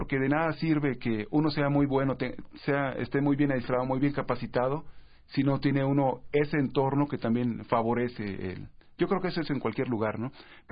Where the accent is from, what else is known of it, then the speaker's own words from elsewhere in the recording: Mexico; pero todos seguimos siendo mexicanos, ¿no?